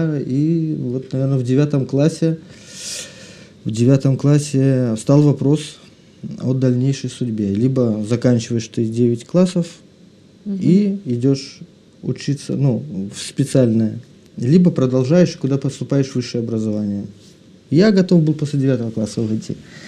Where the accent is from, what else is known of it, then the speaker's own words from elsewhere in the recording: Bobruisk, Mogilev Region, Belarus; born there; Родился я в Беларуси, город Бобруйск.